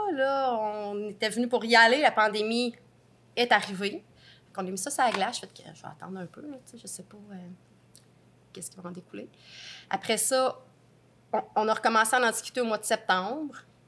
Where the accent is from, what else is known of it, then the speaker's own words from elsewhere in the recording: Trois-Rivières, Quebec, Canada; j'ai 43 ans, je viens de Trois-Rivières.